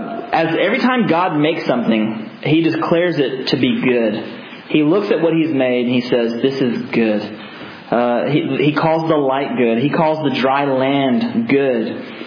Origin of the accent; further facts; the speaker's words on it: Tennessee, United States; I'm from West Tennessee, my wife's from Western Kentucky.